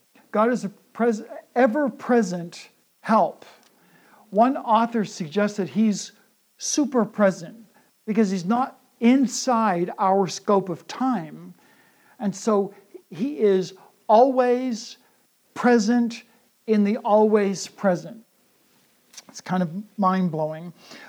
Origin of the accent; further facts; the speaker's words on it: Canada; our neighbors next door, when I was growing up in Canada